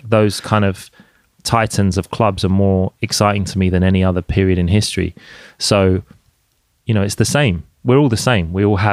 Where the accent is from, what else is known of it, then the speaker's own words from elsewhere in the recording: London, United Kingdom; I grew up in Jungle in London